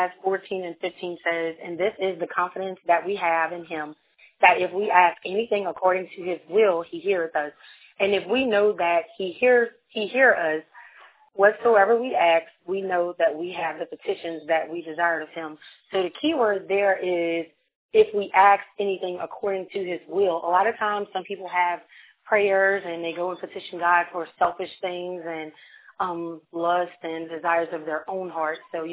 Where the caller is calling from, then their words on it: Hamlin, Louisiana, United States; I'm calling from Hamlin, Louisiana.